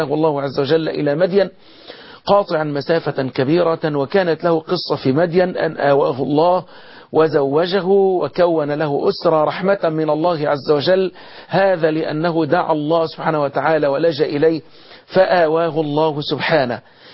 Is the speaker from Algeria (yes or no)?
no; Egypt; بلدنا مصر